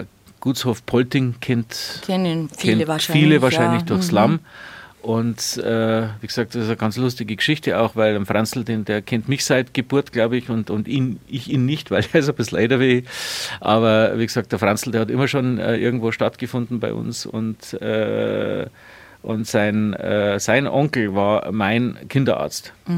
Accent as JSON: {"language": "German", "region": "Bavaria", "country": "Germany", "said": "wie man bei uns in Bayern sagt."}